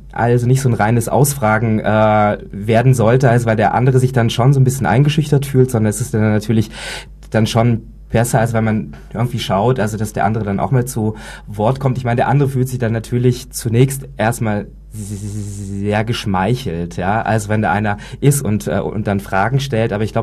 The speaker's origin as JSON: {"language": "German", "region": "Harz", "country": "Germany", "said": "also ich komme ursprünglich aus dem Harz"}